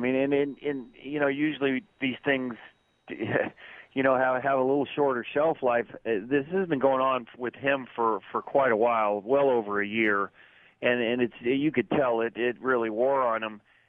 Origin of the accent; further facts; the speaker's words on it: California, United States; Well, I followed him as a kid here growing up in the Bay Area